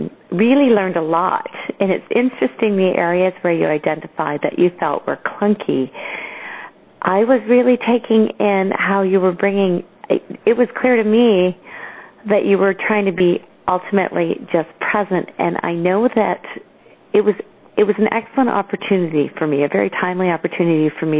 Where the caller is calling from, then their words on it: British Columbia, Canada; calling from British Columbia